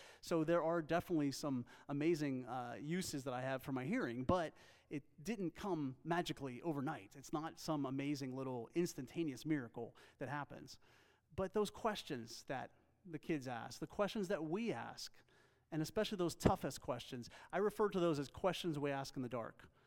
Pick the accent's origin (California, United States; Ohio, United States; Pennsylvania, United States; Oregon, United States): Pennsylvania, United States; born there; For those of you who don't know me, I was born in Pennsylvania, and I'm a little shy about that, but I'll mention it yet one more time.